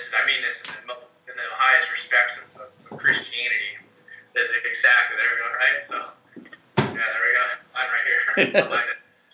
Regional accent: Iowa, United States; I grew up in Iowa, small town in Iowa.

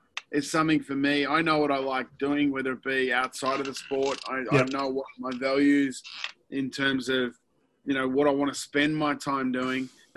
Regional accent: South Africa; born there; I was born in South Africa.

